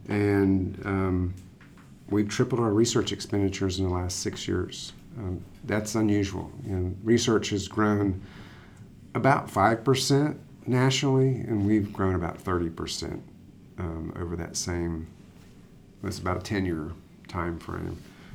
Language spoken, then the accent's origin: English; Houston, Texas, United States; So I grew up in Houston and came here and romped around the campus as a kid, and heard lots of stories over the years about the university before I came here.